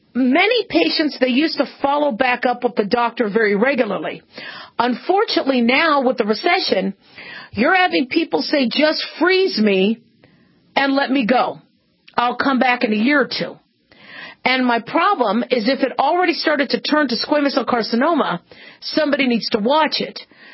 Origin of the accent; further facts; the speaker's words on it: Phoenix, Arizona, United States; I remember, you know, growing up in Phoenix, Arizona, we had to do square dancing every year.